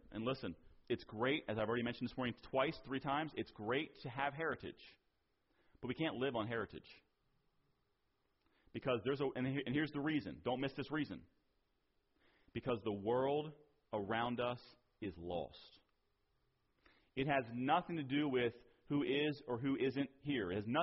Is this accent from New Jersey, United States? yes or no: yes; New Jersey, United States; I remember as I grew up in New Jersey at Open Bible